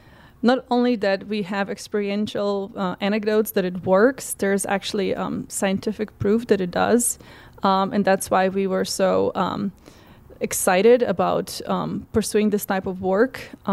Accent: Slovenia; I was born in Yugoslavia, and I was 15 when the country sort of dissolved. It is home to seven countries now, and geographically, I am from a country called Slovenia.

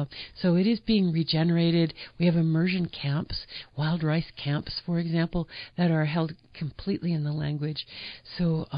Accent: New York, United States; I grew up in upstate New York.

